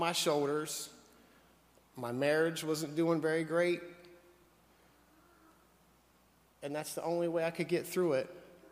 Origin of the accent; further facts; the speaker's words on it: North Carolina, United States; moved away as an adult; I'm 49 years old. Born and raised in North Carolina. My wife and I moved up here in 2003.